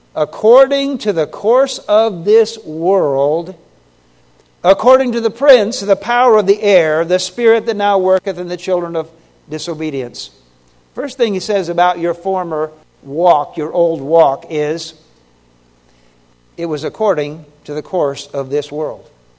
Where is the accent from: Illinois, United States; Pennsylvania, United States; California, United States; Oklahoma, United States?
Oklahoma, United States; three high school students in Oklahoma, my home state